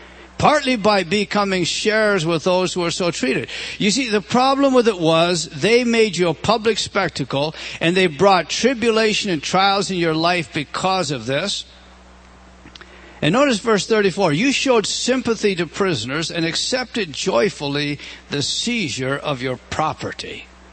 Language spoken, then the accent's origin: English; British Columbia, Canada; I come from British Columbia originally, see?